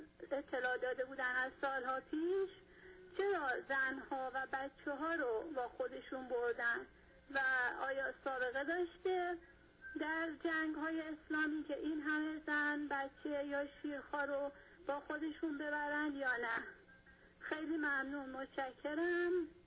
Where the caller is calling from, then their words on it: south, Iran; من خودم جنوبی هستم، اهل تسننم هستم